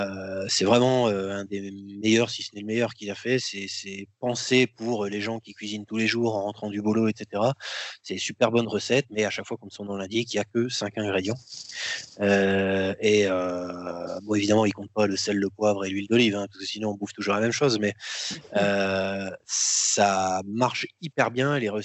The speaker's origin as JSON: {"language": "French", "region": "Hauts-de-France", "country": "France", "said": "On vient du Pas-de-Calais, beaucoup de l'amour et des bonnes pommes de terre et tout."}